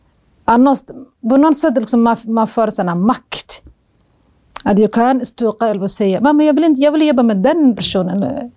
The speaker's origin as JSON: {"language": "Swedish", "country": "Somalia", "tie": "born or raised there", "lives_now": "Sweden", "said": "Jag är född och uppväxt i Somalia."}